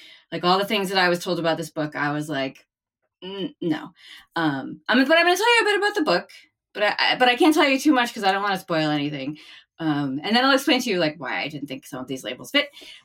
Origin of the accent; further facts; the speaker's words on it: New England, United States; It's like, yes, I'm from New England. I say wicked.